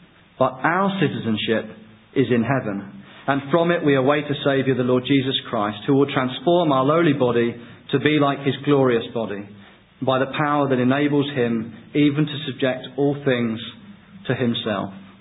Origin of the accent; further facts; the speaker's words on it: Luton, East of England, United Kingdom; born there; now in Devon, United Kingdom; But I might say, well, I was born in Luton, so maybe I'm a Luton boy.